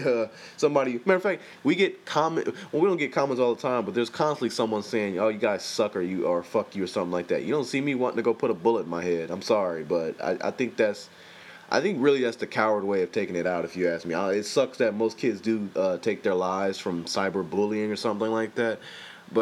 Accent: Compton, California, United States; And now, granted, I grew up in Compton, so I'm just telling you right now, people, cyberbullying to me doesn't exist

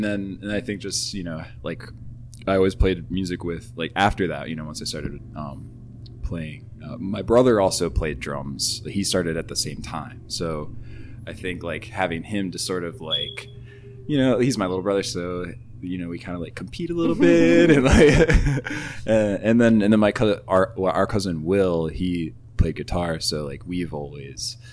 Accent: Laurel, Maryland, United States; I grew up in Laurel, Maryland.

